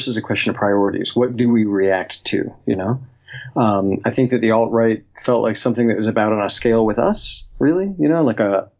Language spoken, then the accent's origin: English; the South, United States; I'm from the South. It's a familiar story